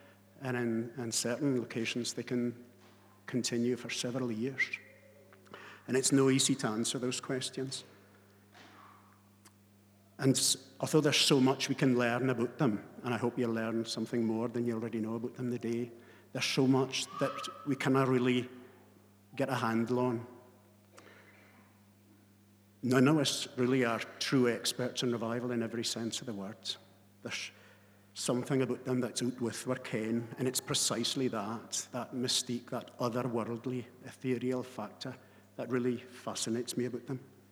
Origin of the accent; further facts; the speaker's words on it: Orkney, Scotland, United Kingdom; As you can probably tell by my accent, well, I don't know if you can or not, but I come from Orkney.